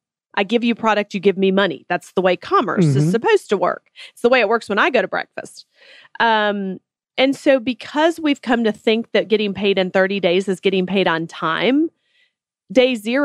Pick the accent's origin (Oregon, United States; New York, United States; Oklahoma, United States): New York, United States; And I thought, well, that's great. Me too.